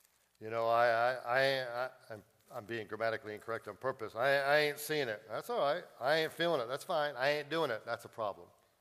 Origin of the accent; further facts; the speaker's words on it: New England, United States; I'm from New England, and I know I don't want to stereotype all New Englanders